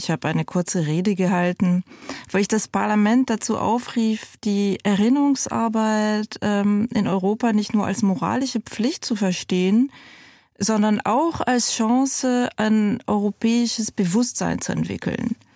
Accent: France; Also ich bin in Frankreich aufgewachsen. Bis zu meinem 10. Lebensjahr ging ich auch in die örtliche französische Grundschule in diesem Dorf

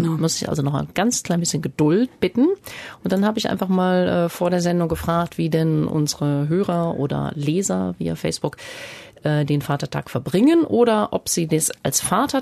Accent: West Germany, Germany; ich komme aus Westdeutschland.

